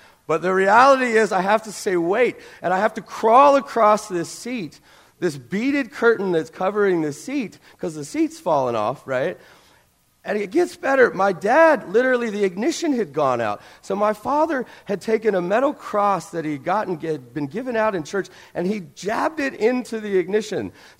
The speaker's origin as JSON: {"language": "English", "town": "Crowley", "region": "Louisiana", "country": "United States", "tie": "born or raised there", "said": "I grew up in the Deep South in a town called Crowley, Louisiana. That is the straight-up bayou, if ever there was a bayou in Louisiana."}